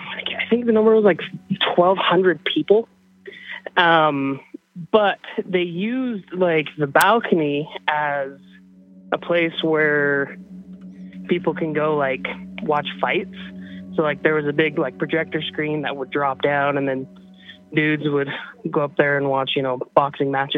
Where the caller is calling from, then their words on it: Idaho, United States; The Irish Potato from Idaho.